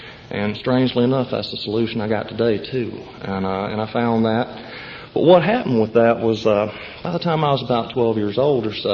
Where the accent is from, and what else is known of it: Spartanburg, South Carolina, United States; born or raised there; also born or lived in Pascagoula, Mississippi